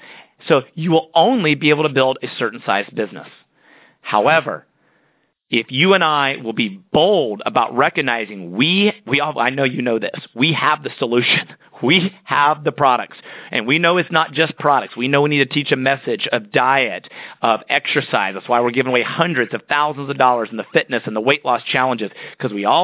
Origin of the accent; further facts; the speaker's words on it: Atlanta, Georgia, United States; I'm from Atlanta, Georgia, so my family has had the privilege of getting to know the founder of Chick-fil-A.